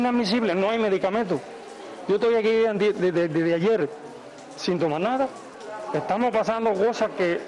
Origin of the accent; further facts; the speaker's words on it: Cuba; nosotros somos cubanos de a pie, cubanos de lucha